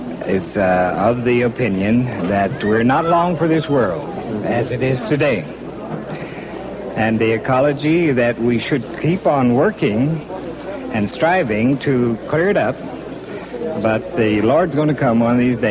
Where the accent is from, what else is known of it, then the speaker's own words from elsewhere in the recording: Mound, Minnesota, United States; I'm from Mound.